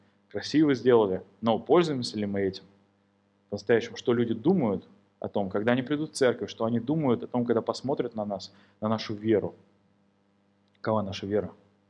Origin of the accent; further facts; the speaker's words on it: Kazan, Tatarstan, Russia; born there; не за то, что я хороший человек, или за то, что я родился в Казани